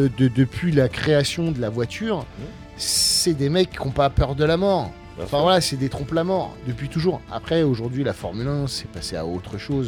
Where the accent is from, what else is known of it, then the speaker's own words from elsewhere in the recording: Muizon, Grand Est, France; on a grandi à Muison-Gueux.